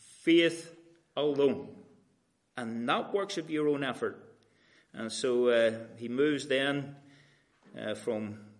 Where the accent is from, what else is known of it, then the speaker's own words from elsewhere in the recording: Ireland; But that's because I'm from Ireland and we do things back to front.